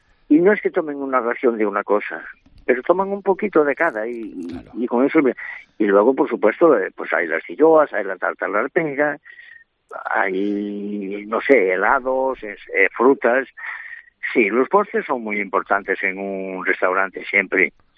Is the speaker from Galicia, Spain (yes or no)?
yes; Galicia, Spain; Mire, en Galicia, yo soy gallego, y en Galicia siempre se decía una cosa